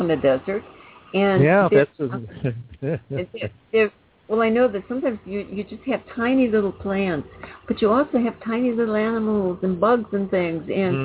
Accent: Illinois, United States; I grew up in Illinois, and there's an awful lot of flat.

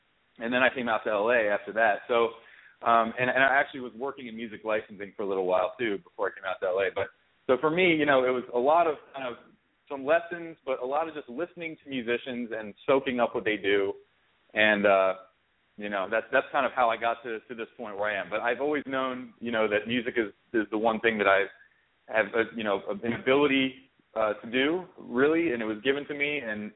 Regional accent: Baltimore, Maryland, United States; So I grew up in Baltimore, and when I was 2, so my grandmother, my father's mother, was an opera singer who had perfect pitch

